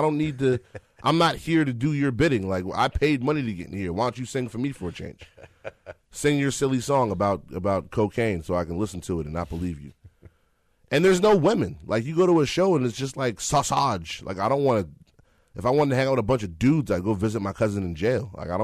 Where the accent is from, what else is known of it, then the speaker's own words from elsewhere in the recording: New York, United States; Yeah, I grew up in New York, but I came here for the summers.